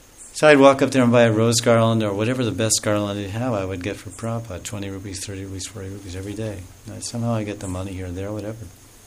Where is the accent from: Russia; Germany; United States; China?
Russia; Look, I'm from Russia. We like peanut butter cookies.